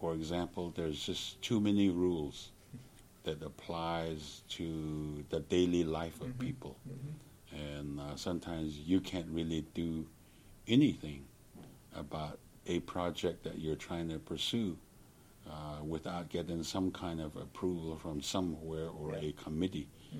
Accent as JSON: {"language": "English", "region": "Navajo Nation", "country": "United States", "said": "We're an Indian tribe that has a huge amount of resources, diversified resources."}